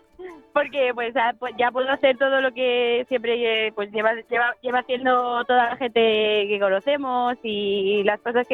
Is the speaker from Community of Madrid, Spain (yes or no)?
yes; San Martín de la Vega, Community of Madrid, Spain; San Martín de la Vega.